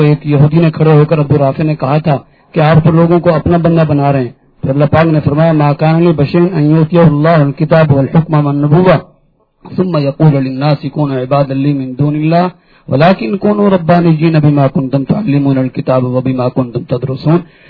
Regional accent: Peshawar, Khyber Pakhtunkhwa, Pakistan; میں پشاور سے تعلق ہے،

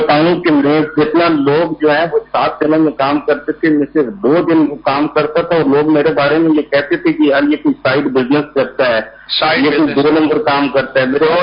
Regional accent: Pakistan; moved away; پاکستان سے یہاں میں آیا ہوں

